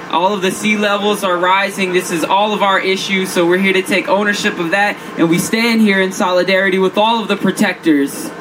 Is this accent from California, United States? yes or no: no; Minnesota, United States; We are here all the way from Turtle Island. I come from Minnesota. I am Boricua in Dakota.